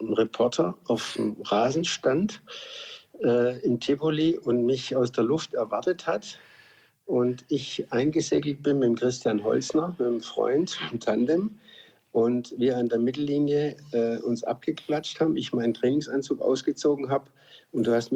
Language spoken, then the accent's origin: German; Stuttgart, Baden-Württemberg, Germany; born there; Ja, ich bin ja in Stuttgart geboren, wohne 10 Minuten weg vom Stadion, von der Mercedes-Benz-Arena. Bin trotzdem schön im Grün, im Remstal, in den Weinbergen. Also ich bin so am Stadtrand.